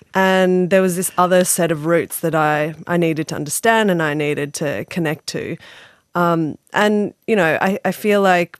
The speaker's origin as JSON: {"language": "English", "town": "Sydney", "region": "New South Wales", "country": "Australia", "tie": "born or raised there", "said": "I was born here in Sydney. I've grown up here and lived most of my life in Australia."}